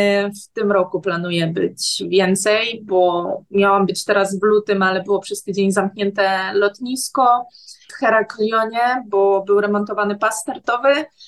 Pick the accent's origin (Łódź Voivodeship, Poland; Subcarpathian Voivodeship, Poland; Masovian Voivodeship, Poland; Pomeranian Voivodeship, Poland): Masovian Voivodeship, Poland; Warsaw